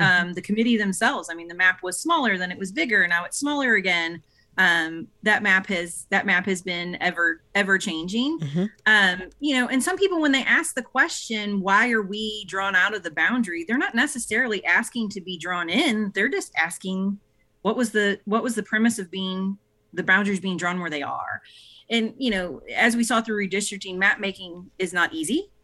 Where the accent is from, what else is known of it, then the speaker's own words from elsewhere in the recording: St. Louis, Missouri, United States; But I hail from St. Louis, Missouri, originally.